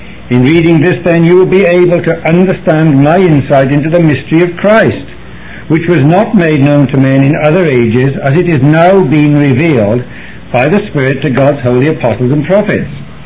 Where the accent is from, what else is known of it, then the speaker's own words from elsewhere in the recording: Wales, United Kingdom; now in United States; Now, if you wonder what my accent is, I'm Welsh, I'm not Irish. And if you remember, I actually came over on March the 14th, 2.5 years ago.